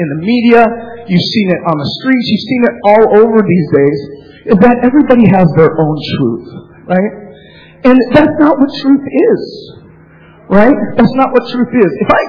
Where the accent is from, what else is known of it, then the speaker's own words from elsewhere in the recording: South Dakota, United States; when people find out that I am half Japanese and I grew up in South Dakota, a lot of them think that I'm a rancher who raises teriyaki beef.